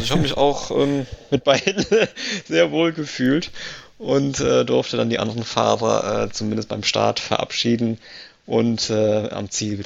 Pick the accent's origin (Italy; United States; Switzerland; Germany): Italy; Aber ja, mit beiden Damen, was soll ich sagen als Italiener?